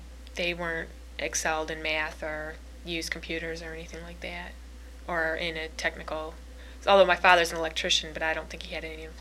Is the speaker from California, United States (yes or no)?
no; Flint, Michigan, United States; I'm from Flint, Michigan.